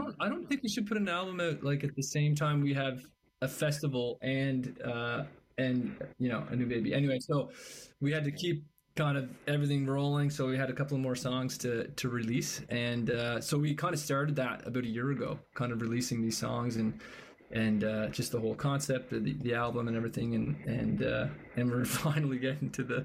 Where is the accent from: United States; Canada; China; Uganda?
Canada; Souris, Prince Edward Island; I know for Code and I growing up in Surrey PEI